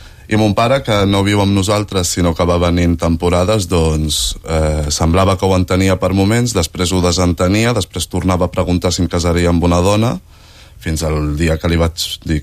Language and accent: Catalan; Morocco; realment sóc marroquí i tinc la nacionalitat